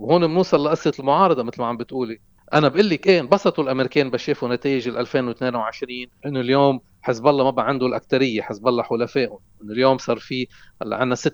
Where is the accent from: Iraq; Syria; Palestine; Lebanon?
Lebanon